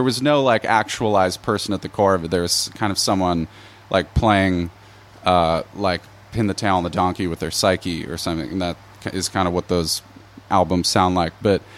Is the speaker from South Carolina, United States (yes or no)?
no; Maryland, United States; I grew up in Maryland.